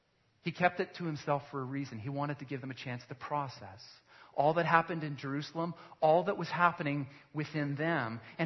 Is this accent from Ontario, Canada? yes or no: no; Calgary, Alberta, Canada; I'm from Calgary.